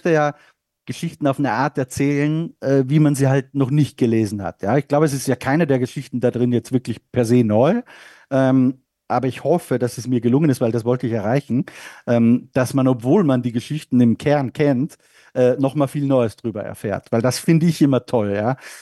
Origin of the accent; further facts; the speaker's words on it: Austria; Ja, da war er ja natürlich bei uns in Österreich der nationale Held in der Formel 1.